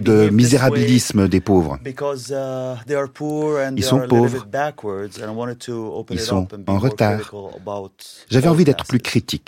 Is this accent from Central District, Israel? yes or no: no; Jaffa, Tel Aviv District, Israel; French is a second language; Je viens de Jaffa.